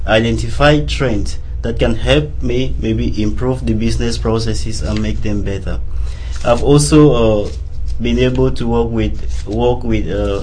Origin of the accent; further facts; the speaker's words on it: Cameroon; English is a second language; Yeah, I'm from Cameroon.